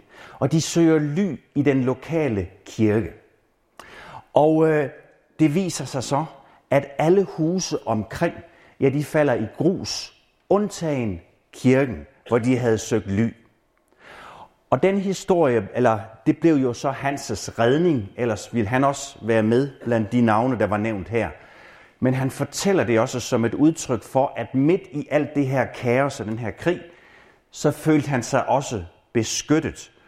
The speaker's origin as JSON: {"language": "Danish", "town": "Hjortkær", "region": "Region of Southern Denmark", "country": "Denmark", "said": "Og de kom så fra nabosognen til Hjortkær, hvor jeg kommer fra"}